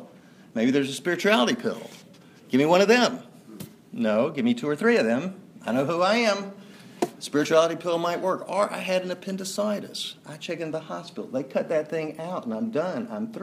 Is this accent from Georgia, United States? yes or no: yes; Atlanta, Georgia, United States; I was born right here in Atlanta. Grew up sort of in this neighborhood, a little bit west of here near Chestain Park.